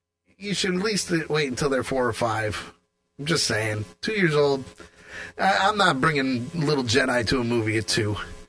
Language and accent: English; New York, United States; Because it happens on my home state. And island. That's right. This happened on Long Island.